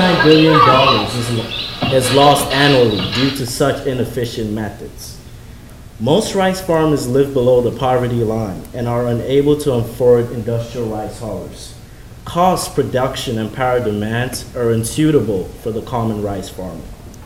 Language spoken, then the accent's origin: English; Ghana; I was born and raised in Ghana, a small country in West Africa, with a population of about 25 million.